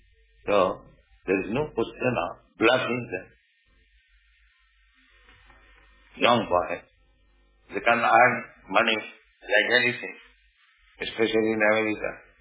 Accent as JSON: {"language": "English", "country": "India", "said": "I am poor Indian, I have no money."}